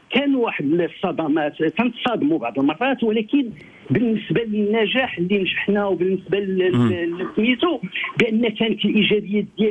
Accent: Morocco; حنا من المغرب

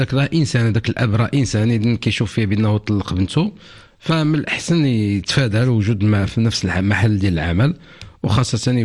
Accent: Morocco; دابا عندنا في المغرب صناديق الضمان كلهم فاشلين

